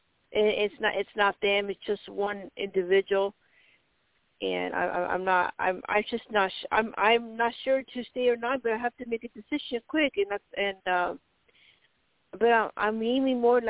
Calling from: Arizona, United States

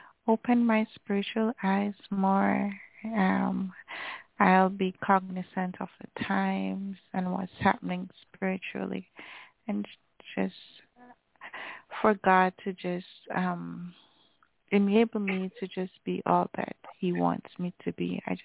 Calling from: Jamaica; calling from Jamaica.

